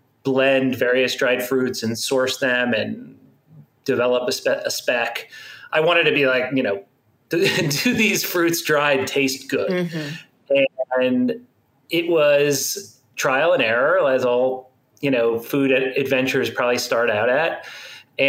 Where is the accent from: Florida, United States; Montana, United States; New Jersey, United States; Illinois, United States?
Florida, United States; Miami; I grew up in Miami, in South Florida.